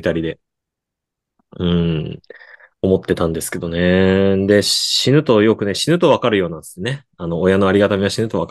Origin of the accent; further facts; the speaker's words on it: Niigata, Japan; 僕新潟なんですけども